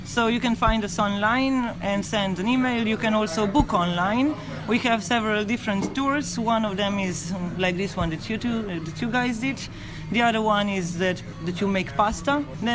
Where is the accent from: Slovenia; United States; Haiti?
Slovenia; Ljubljana; English is a second language; Yes, I'm from Ljubljana, the capital